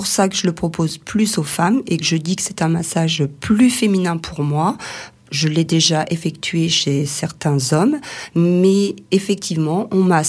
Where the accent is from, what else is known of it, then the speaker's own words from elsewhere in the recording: Normandy, France; Je suis originaire de Normandie, où je travaillais dans notre maison familiale